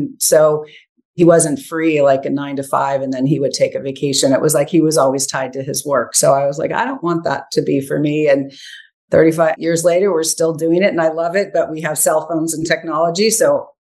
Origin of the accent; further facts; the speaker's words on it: California, United States; I'm from Northern California.